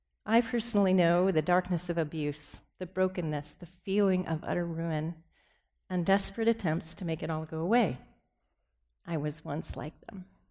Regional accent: Orlando, Florida, United States; also born or lived in Michigan; I was born in Michigan, but shortly afterward, we moved to Florida, where my dad, who was a pastor, planted a church in Orlando, the Orlando Christian Reformed Church. I lived happily in Florida with my parents and two older brothers for the first 6 years of my life.

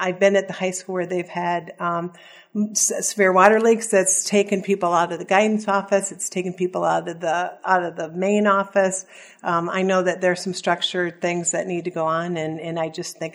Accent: Clinton, United States; I was born in Clinton, and so I went through the Clinton schools. My children also went to the Clinton schools

